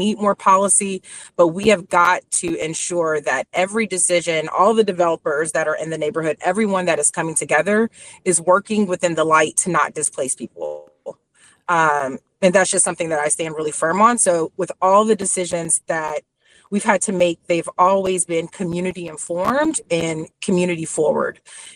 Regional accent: Dallas, Texas, United States; You know, being born and raised in Dallas, Cedar Crest Golf Course, so right across the bridge from South Dallas, it's just always been an important community to me.

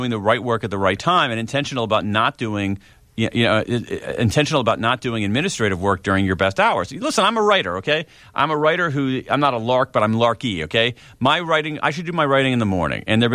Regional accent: Columbus, Ohio, United States; I grew up in Columbus, Ohio.

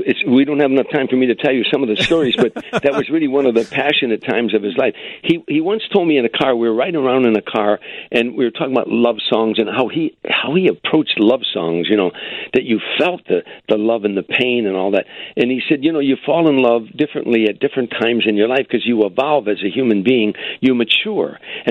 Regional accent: Harvey, Illinois, United States; was from Hoboken. He was a kid from Hoboken, and I'm a kid from Harvey.

